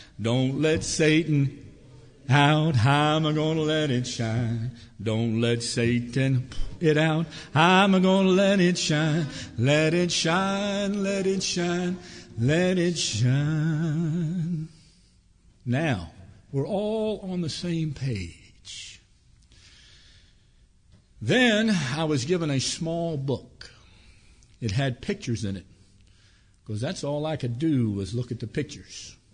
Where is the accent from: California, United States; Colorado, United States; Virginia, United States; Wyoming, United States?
Virginia, United States; Franconia; and I'm one of the unique individuals who's actually grew up in this Franconia, Springfield area. I was born in Alexandra Hospital.